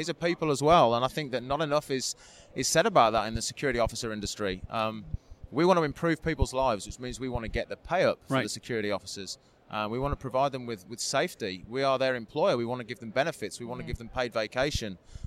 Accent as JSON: {"language": "English", "country": "United Kingdom", "said": "I'm from the United Kingdom."}